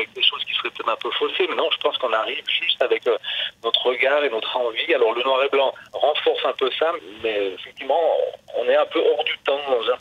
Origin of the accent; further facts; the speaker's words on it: Valais, Switzerland; Moi, je viens de la région du Valais. Oui. Donc, moi, je viens où le Rhône prend sa source.